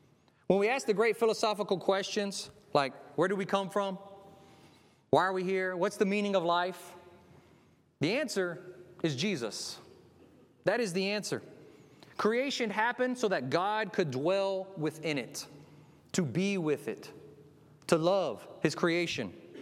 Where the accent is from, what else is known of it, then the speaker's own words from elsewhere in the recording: Pasadena, Texas, United States; I'm from Pasadena, Texas, so I'm extremely limited in words, right?